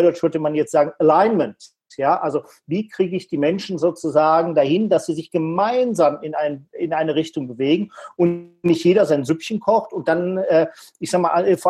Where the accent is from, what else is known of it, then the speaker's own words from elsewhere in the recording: Solingen, North Rhine-Westphalia, Germany; hier zu meiner Heimatstadt Solingen